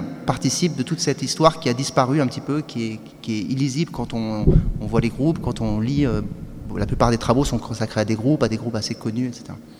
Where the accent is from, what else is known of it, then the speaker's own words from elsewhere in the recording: Issy-les-Moulineaux, Île-de-France, France; j'ai grandi une partie de mon enfance à Issy-les-Moulineaux, à Corentin-Celleton